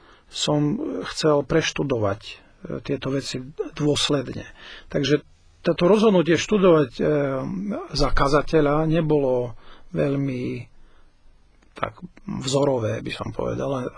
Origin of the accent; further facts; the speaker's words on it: Tisovec, Banská Bystrica Region, Slovakia; pochádzam z Tisovca, čo počuť aj na tom, ako to vyslovujem, lebo Tisovčania vyslovujú Tisovec meko. Narodil som sa tam, teda v tom okrese v 1954, čo sa dá ľahko vypočítať, že mám 50 rokov. No a som bol taký obyčajný Tisovčan.